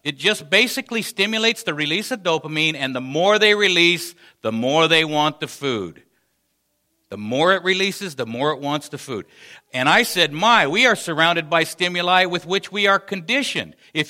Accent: Lincoln, United States; I grew up in Lincoln, and I cut across the lawn to go to school every day.

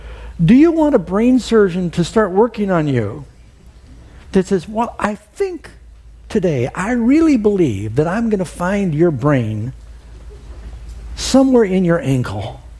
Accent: New York City, New York, United States; And I know I grew up in New York City. We had a lot of pigeons.

